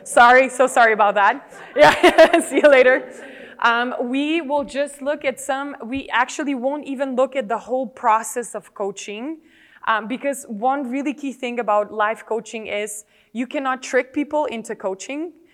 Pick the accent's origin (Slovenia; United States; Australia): Slovenia; English is a second language; I am a Slovene, born and raised in Slovenia.